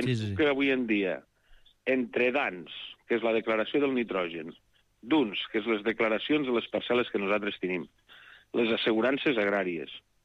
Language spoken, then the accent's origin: Catalan; Lleida, Catalonia, Spain; penseu els que som de Lleida, tenim la franja al costat